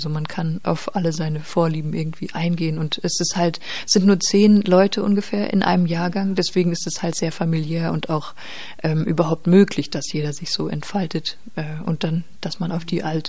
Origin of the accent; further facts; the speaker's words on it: North Rhine-Westphalia, Germany; Und ich komme aus Ostwestfalen, wo das Platt schon wieder ganz anders ist.